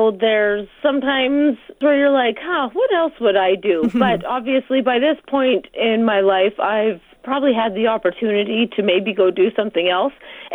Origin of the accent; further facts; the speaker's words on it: Worsley, Alberta, Canada; I grew up in Worsley, Alberta, and my parents had a mixed farm up there.